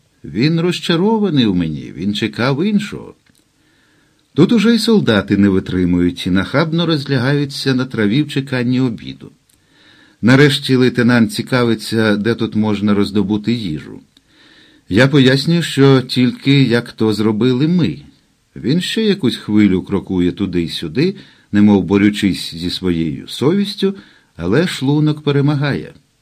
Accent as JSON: {"language": "Ukrainian", "town": "Lviv", "region": "Lviv Oblast", "country": "Ukraine", "said": "А довідавшись, що я зі Львова"}